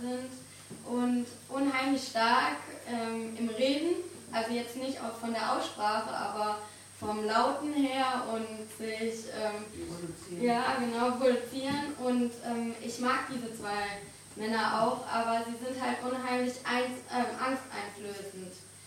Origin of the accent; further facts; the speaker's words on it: Germany; born there; Weil ich denke nicht so und ich bin trotzdem in Deutschland geboren.